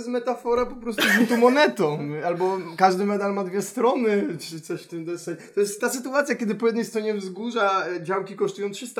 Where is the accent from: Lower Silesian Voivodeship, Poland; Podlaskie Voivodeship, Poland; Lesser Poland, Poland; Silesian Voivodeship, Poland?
Lesser Poland, Poland; Rabka; jestem z Rabki, z Drugi i reprezentuję tutaj małe miasto